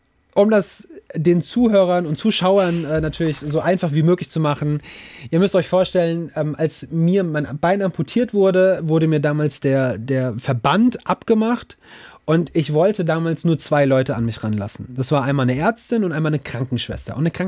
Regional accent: Dudenhofen, Hesse, Germany; Also ich komme gebürtig aus Dudenhofen im Rottgau und bin da gerne an die Roddau gegangen

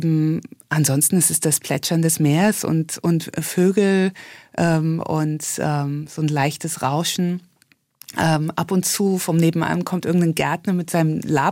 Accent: Hesse, Germany; moved away as an adult; also born or lived in London; now in Munich, Germany; München ist erst so langsam entstanden, weil ich bin ja keine Bayerin, ich komme aus Hessen.

